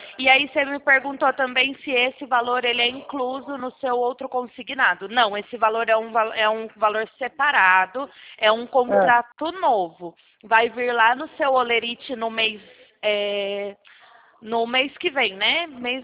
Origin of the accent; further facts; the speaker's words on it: Campinas, São Paulo, Brazil; eu sou aqui de Campinas.